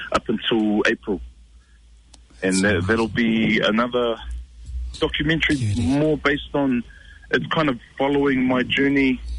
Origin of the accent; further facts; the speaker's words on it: New Zealand; growing up in New Zealand